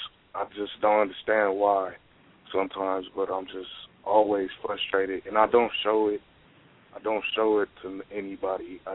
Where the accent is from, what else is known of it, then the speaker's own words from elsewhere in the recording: Long Beach, California, United States; I'm from Long Beach, California.